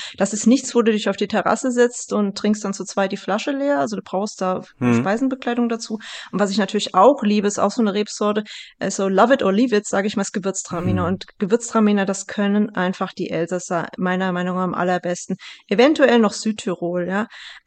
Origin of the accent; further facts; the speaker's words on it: Bad Camberg, Hesse, Germany; das ist jetzt, wo ich aufgewachsen bin in Bad Camberg. Ich habe noch zwei Brüder.